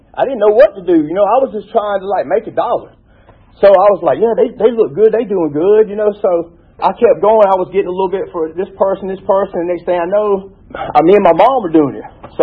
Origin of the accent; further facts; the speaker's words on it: College Park, Georgia, United States; also born or lived in Montgomery, Alabama; I was born in 1978 in Montgomery, Alabama. A lot of people say that's what's wrong with me. But I only lived in Alabama 1 year. My dad was from Alabama, mom from College Park.